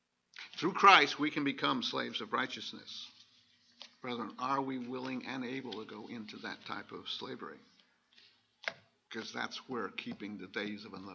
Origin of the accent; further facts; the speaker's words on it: Asheville, North Carolina, United States; And since we're from Asheville, it's 8:12 p.m. there.